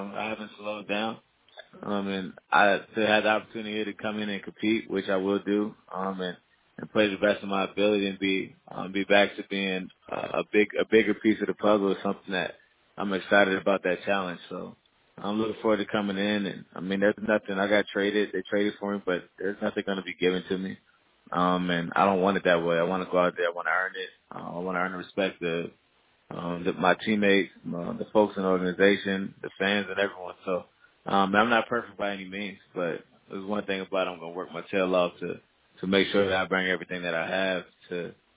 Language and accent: English; Virginia, United States; Oh, actually, I'm from Virginia, but I have some roots here. I'm in the Carolinas.